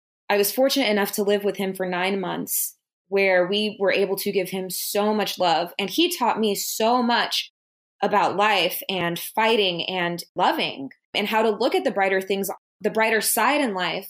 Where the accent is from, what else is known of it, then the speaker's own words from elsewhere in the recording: Miami, Florida, United States; So I'm from Miami, Florida. My family is from the Caribbean. They're from Haiti. And, you know, I grew up in a pretty middle-class home, went to private school most of my life